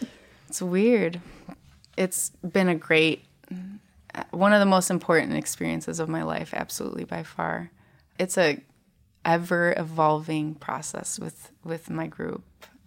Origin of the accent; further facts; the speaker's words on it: Lake Orion, Michigan, United States; And I grew up in Lake Orion, and I have a lot of friends who are musicians.